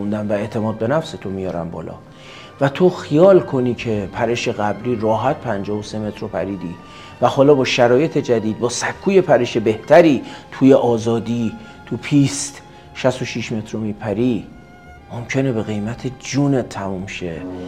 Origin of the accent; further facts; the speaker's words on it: Iran; ببین اونجا قضیه خیلی از دید منم پیچیده نیست به عنوان یه ایرانی.